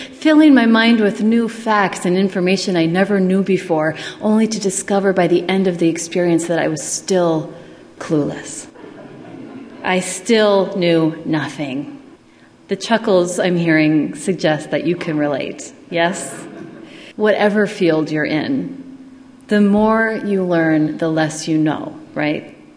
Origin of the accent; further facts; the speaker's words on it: Duluth, Minnesota, United States; As a child growing up in Duluth, one of my favorite things to do in the summertime was to watch the huge ocean-going ships go in and out of the harbor